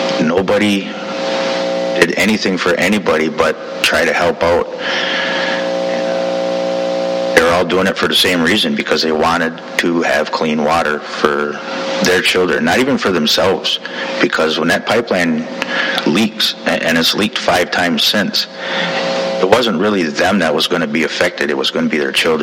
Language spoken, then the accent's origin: English; Oneida Reservation, Wisconsin, United States; I come from the Oneida Reservation, not too far north of here.